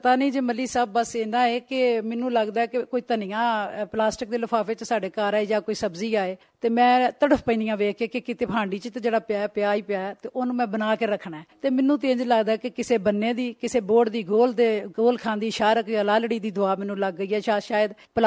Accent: Punjab, Pakistan; ਮੈਂ ਸਿਆਲਕੋਟ ਦੇ ਇੱਕ ਕਸਬੇ, ਸਰਹੱਦੀ ਕਸਬੇ, ਜਿੱਥੋਂ ਇੰਡੀਆ ਦੀ ਸਰਹੱਦ ਵੀ ਸਾਫ਼ ਨਜ਼ਰ ਆਉਂਦੀ ਹੈ, ਉੱਥੇ ਮੈਂ ਜੰਮੀ ਤੇ ਜਿਹੜੀ ਮੁੱਢਲੀ ਪੜ੍ਹਾਈ ਹੈ ਉੱਥੇ ਆਪਣੇ ਪਿੰਡ ਦੇ ਪ੍ਰਾਇਮਰੀ ਸਕੂਲ ਵਿੱਚੋਂ ਕੀਤੀ

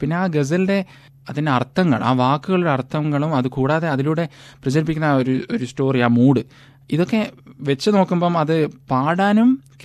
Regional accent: Dubai, United Arab Emirates; ദുബൈയിൽ വെച്ചായിരുന്നു എൻ്റെ ഗസലിൻ്റെ തുടക്കം, കാരണം ഞാൻ ജനിച്ചു വളർന്നൊക്കെ ദുബൈയിൽ വെച്ചായിരുന്നു.

